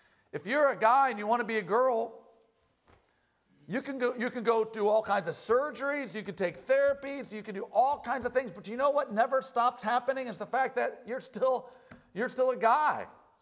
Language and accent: English; Ohio, United States; born there; I was born in Ohio, in this country.